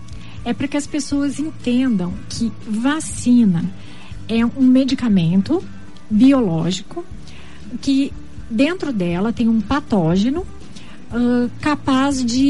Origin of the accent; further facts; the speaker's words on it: Rio Grande do Sul, Brazil; moved away as an adult; now in Dourados, Brazil; Há 13 anos, vai fazer 14 anos já. Eu nasci no Rio Grande do Sul.